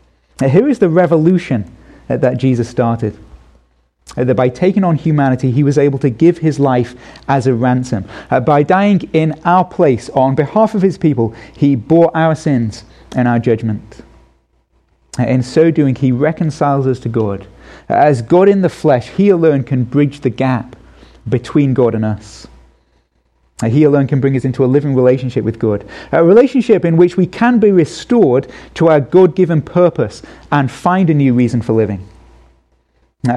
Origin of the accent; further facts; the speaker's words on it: England, United Kingdom; As an Englishman, that's something I try to avoid having anything to do with.